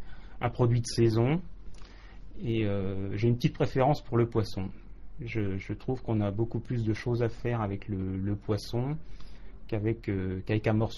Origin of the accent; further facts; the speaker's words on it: Nantes, Pays de la Loire, France; born there; Je suis né à Nantes, exactement.